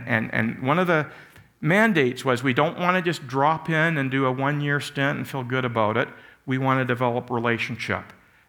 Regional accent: London, United Kingdom; We're from London. We're way more conservative.

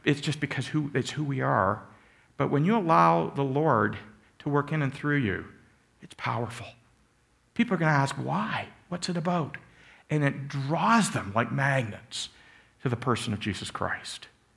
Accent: London, United Kingdom; We're from London. We're way more conservative.

